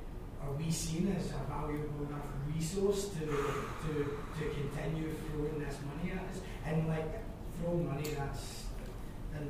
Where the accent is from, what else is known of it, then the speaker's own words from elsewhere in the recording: Scotland, United Kingdom; I am Scottish, as you can hear. And in Scotland, I keep a two-bedroom front and back door house